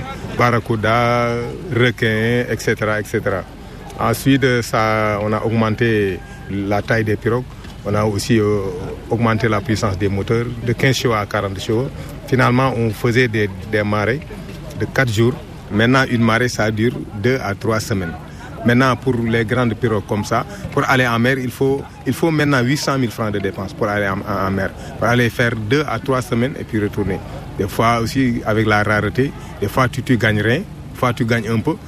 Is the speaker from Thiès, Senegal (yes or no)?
no; Saint-Louis, Senegal; moved away as an adult; Je suis originaire de la région de Saint-Louis, du Sénégal. Mais j'ai longuement duré ici puisque depuis 1975 jusqu'à présent, je suis ici à Linki.